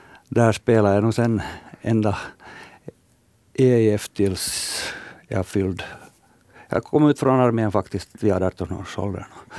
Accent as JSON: {"language": "Swedish", "town": "Ekenäs", "region": "Uusimaa", "country": "Finland", "tie": "born or raised there", "also_born_or_lived": "Sweden", "said": "Jag är uppvuxen här i Ekenäs. Men att jag nu, när jag var liten med min familj flyttade omkring här i södra Finland och när jag sen blev lite äldre så flyttade jag till och med till Sverige."}